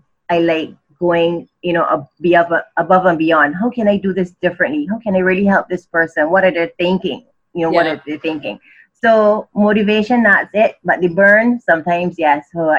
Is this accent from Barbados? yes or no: yes; Barbados; I was born and raised in Barbados of Barbadian parents.